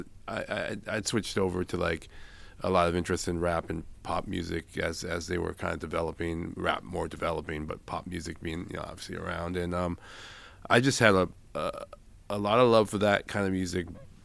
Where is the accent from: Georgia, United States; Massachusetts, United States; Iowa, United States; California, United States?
California, United States; San Francisco; born there; I was born in San Francisco. Yes, my grandparents were born in Hawaii. So we've been in the country for a long time.